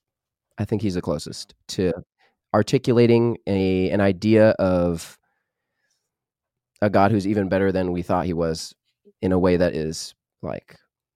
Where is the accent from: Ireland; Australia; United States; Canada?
Canada; I'm Canadian.